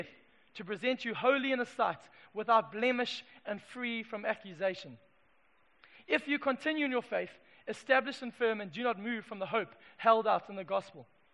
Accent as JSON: {"language": "English", "country": "Zimbabwe", "moved": "yes", "lives_now": "Durban, South Africa", "said": "I moved from Zimbabwe across the Limpopo to Durban, and a whole new world opened up for me."}